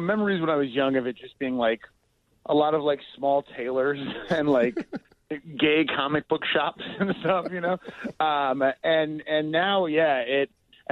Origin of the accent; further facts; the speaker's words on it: Chicago, Illinois, United States; I grew up on the north side. I grew up in Wrigleyville, actually.